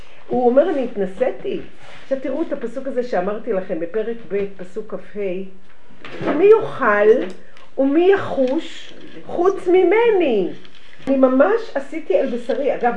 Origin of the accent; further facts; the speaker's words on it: Jerusalem, Jerusalem District, Israel; אני ירושלמי, גם אמא שלי, אופי ירושלמי כזה